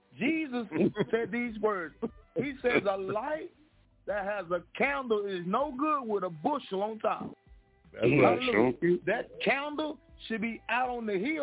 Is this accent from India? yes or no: no; Jackson, Alabama, United States; I mean, in my region, where I'm from, Pastor Kemp, I'm from Jackson, Alabama.